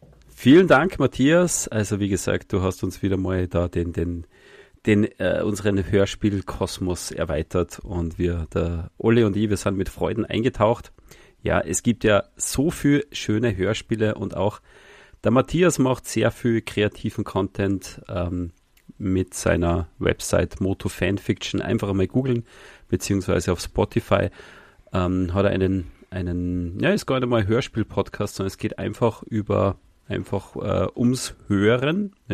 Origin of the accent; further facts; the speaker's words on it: Austria; Die gibt es bei uns in Österreich nicht.